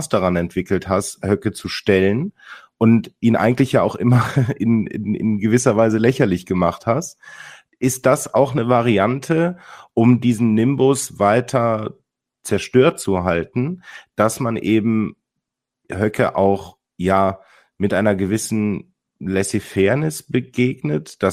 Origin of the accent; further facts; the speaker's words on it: Cologne, North Rhine-Westphalia, Germany; für mich als Kölner ist das ganz schwer